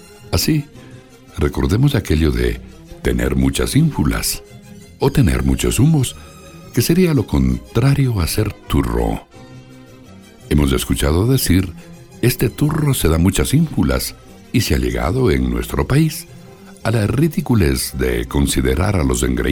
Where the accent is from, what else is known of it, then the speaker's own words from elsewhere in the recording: Ecuador; Los ecuatorianos tenemos nuestra propia manera de hablar, y esta sana costumbre debe conservarse a toda costa, puesto que el idioma identifica a los pueblos.